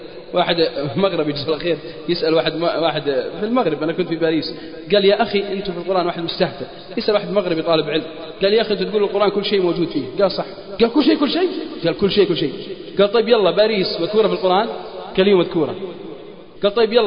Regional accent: Al-Qassim, Saudi Arabia; قاعد بعز الشتاء عندنا في القصيم برد

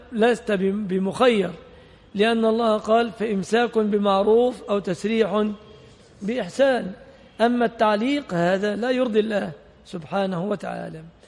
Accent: Egypt; عندنا في مصر المرأة صداقها يتمثل في الآتي

